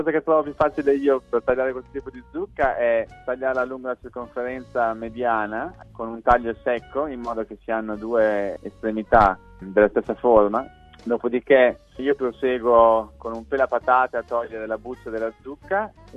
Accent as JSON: {"language": "Italian", "town": "Reggio Emilia", "region": "Emilia-Romagna", "country": "Italy", "lives_now": "Australia", "said": "io sono originario di Reggio Emilia, ovvero di un paesino piccolo tra la provincia di Reggio e Modena, sul confine col fiume Secchia."}